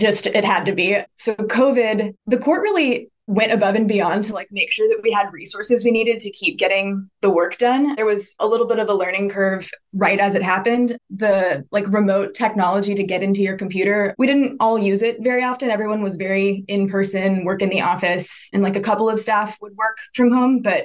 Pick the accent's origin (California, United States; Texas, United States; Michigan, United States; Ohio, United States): Texas, United States; Midland; also born or lived in Austin / Chicago; So I was born and raised in Midland, Odessa, and was a West Texas baby my whole life until I moved to Austin to go to UT for undergrad.